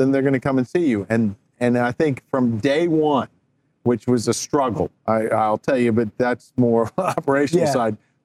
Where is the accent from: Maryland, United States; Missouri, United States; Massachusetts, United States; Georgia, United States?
Georgia, United States; Sandy Springs; And I grew up in Sandy Springs